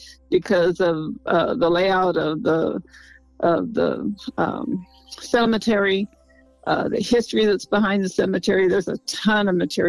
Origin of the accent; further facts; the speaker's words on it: Oregon, United States; also born or lived in Arizona, United States; now in Silverton, United States; I started out in Arizona. I mean, I was born and raised in Oregon, but I lived most of my life in Arizona.